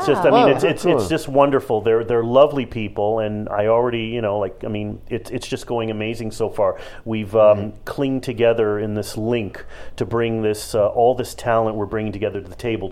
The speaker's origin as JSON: {"language": "English", "town": "Toronto", "region": "Ontario", "country": "Canada", "tie": "born or raised there", "said": "I was born and raised in Toronto."}